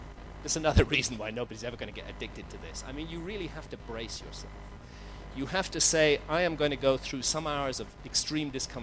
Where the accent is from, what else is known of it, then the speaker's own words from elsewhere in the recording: United Kingdom; And, you know, I'm British, so it's even worse for me.